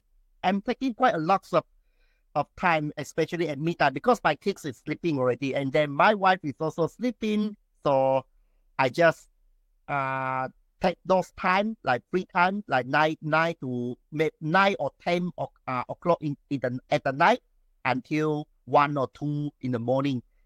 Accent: Malaysia; I'm the Taoist from Malaysia.

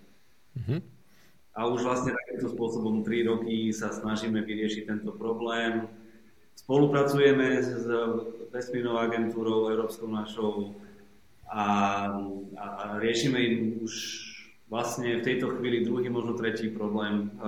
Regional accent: Trebišov, Košice Region, Slovakia; v rámci Trebišova, odkiaľ pochádzam.

